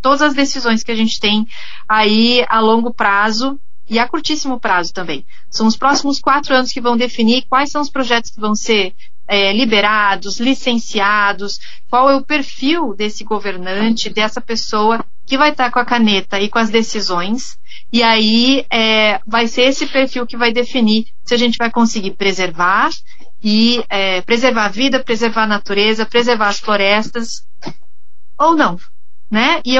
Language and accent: Portuguese; Brazil; Nós somos brasileiros e fazemos parte da floresta amazônica e das decisões que acontecem lá.